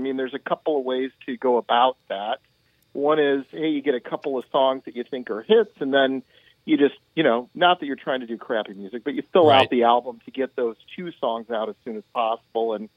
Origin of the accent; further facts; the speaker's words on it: Goshen, Indiana, United States; also born or lived in Michigan; Yeah, I was born in Michigan, but most of my formative years, including, you know, learning how to play the guitar and, you know, was Goshen, Indiana, you know, a little small town in the middle of Indiana.